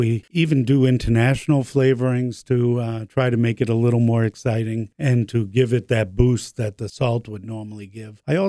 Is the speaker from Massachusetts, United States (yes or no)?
yes; Randolph, Massachusetts, United States; I grew up in Randolph